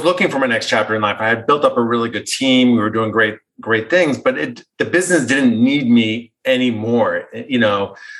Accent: New Jersey, United States; growing up in New Jersey, I shoveled driveways, and during the winter, we auto detailed cars during the summer

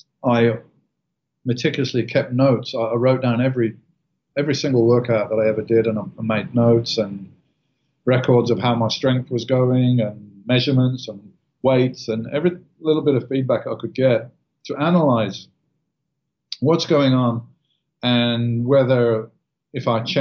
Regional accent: England, United Kingdom; I was from England

